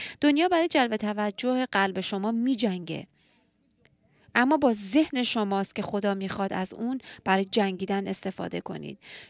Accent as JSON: {"language": "Persian", "country": "Australia", "tie": "born or raised there", "said": "از اونجایی که اگه نمیدونین، من تو استرالیا به دنیا اومدم، بزرگ شدم."}